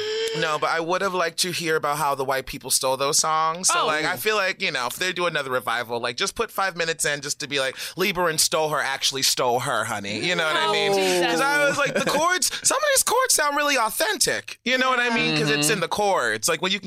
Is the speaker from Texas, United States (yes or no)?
no; Baltimore, Maryland, United States; I'm from Baltimore